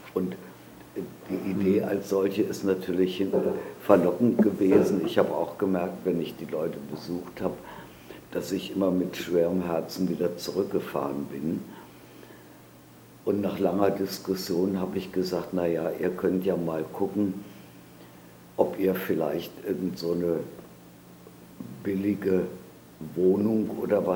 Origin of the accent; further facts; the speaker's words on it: Frankfurt am Main, Hesse, Germany; Ich komme aus Frankfurt am Main und habe Freunde hier in Dresden.